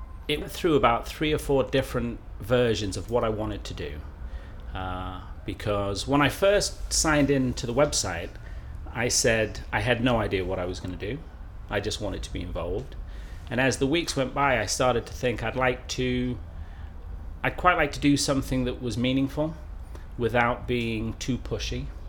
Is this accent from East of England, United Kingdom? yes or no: yes; Dunstable, East of England, United Kingdom; born there; now in Manchester, United Kingdom; I'm 50 years old, and I was born in Dunstable, but I live in Manchester now.